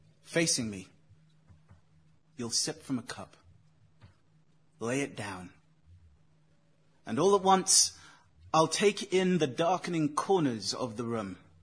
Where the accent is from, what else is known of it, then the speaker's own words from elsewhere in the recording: London, United Kingdom; So I was raised in London, came up through southeast London